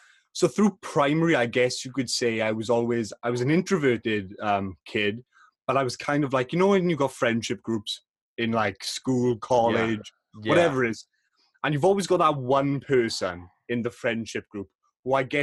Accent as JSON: {"language": "English", "region": "Wales", "country": "United Kingdom", "said": "So I'm 17 years old and I'm from the UK. I'm from Wales."}